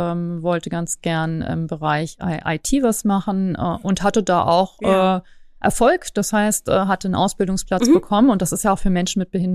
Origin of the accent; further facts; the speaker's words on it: Göttingen, Lower Saxony, Germany; ich komme ja aus Göttingen